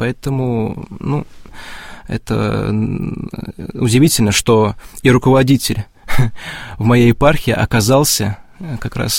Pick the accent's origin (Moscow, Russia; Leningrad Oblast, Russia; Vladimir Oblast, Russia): Vladimir Oblast, Russia; Gus-Khrustalny; нельзя сказать, что я там Суздалец даже. Я вообще родом из Гуся-Хрустального.